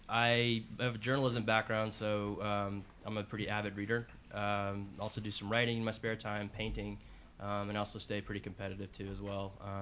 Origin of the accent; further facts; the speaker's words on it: Houston, Texas, United States; born there; also born or lived in Louisiana; I've lived in 5 different states. So I was actually born here in Houston. We moved to Louisiana, which is usually when I'm asked where I'm from